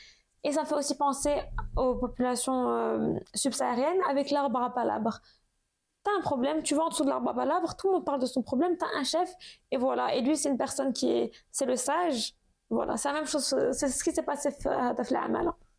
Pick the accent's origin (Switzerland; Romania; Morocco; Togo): Morocco; now in France; quand t'es en France en tant que Marocain et qu'on te perçoit comme ça